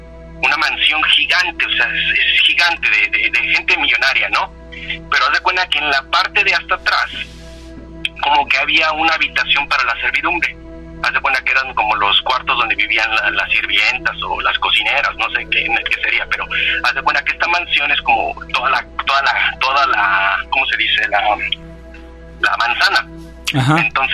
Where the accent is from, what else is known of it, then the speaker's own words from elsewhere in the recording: Mexico; moved away as an adult; also born or lived in London; now in Australia; Yo vivía en México hasta que tenía 19 años y yo me fui de México porque fui a estudiar a Inglaterra.